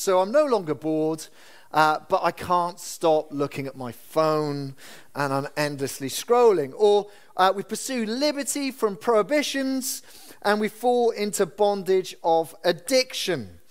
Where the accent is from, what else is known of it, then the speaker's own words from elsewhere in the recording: Wales, United Kingdom; As a Welshman, we're constantly looking for the next redeemer.